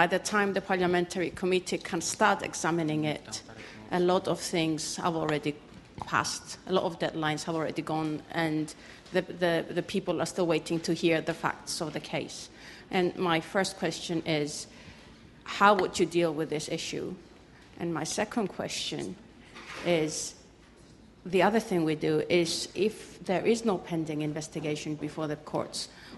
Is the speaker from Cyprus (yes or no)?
yes; Cyprus; I'm from Cyprus.